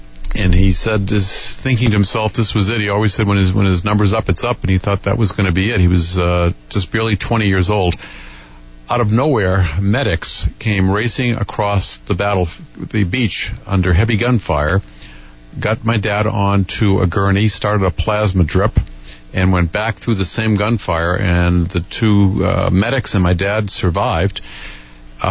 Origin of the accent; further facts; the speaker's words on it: Boston, Massachusetts, United States; moved away as an adult; now in Tucson, United States; I'm originally from Boston. I came out here on vacation about 20 years ago. I love the desert, love the warm weather. Left everything back in Massachusetts, moved out, and have never looked back.